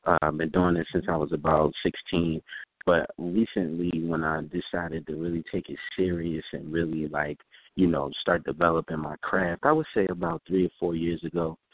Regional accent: Philadelphia, Pennsylvania, United States; I'm an artist from Southwest Philadelphia.

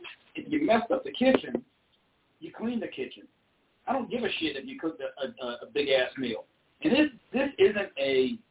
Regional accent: the South, United States; Born and raised in the South, you cook, you clean as you cook.

